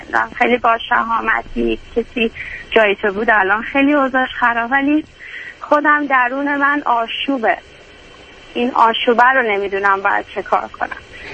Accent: Iran; moved away; با اینکه خب با شرایط بسیار سختی من از ایران اومدم، یعنی فکرشو بکنین من از پشت بوم خونه فرار کردم

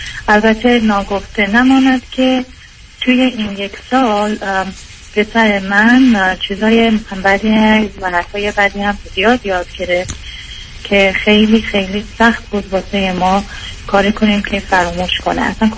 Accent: Iran; ارامنه من که در ایران بزرگ شدم

